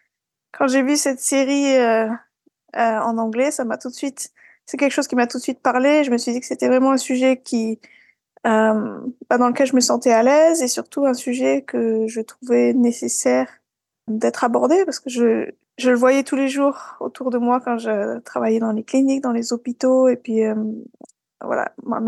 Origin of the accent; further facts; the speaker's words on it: French Alps, France; now in Sweden; Voilà, je suis française, j'ai grandi dans les Alpes françaises. Et puis j'ai rencontré mon mari suédois au Canada et après on a déménagé ensemble en Suède.